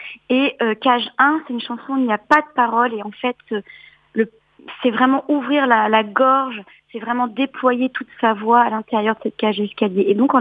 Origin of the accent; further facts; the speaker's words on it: Challans, Pays de la Loire, France; parce que je suis vendéenne, je suis de Chaland, donc voilà, l'île Dieu pour moi c'est très important